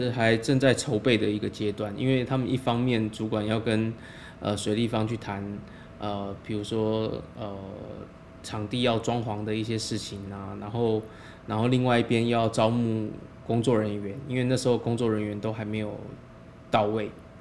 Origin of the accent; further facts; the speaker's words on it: Taiwan; now in Beijing, China; 我是从台湾刚来到北京，然后我还不太适应这边的讲话的这个语调跟速度。